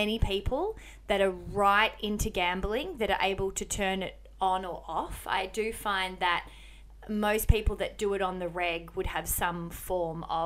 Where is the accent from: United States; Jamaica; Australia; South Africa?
Australia; Essendon, Victoria; in Melbourne. I actually lived in that area of Flemington, that area. So I lived in Kensington for a long time. I grew up in Essendon.